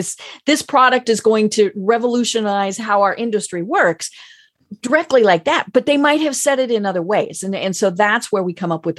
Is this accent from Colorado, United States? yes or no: yes; Denver, Colorado, United States; I'm from Denver, where for many years we had the Rocky Mountain News and the Denver Post.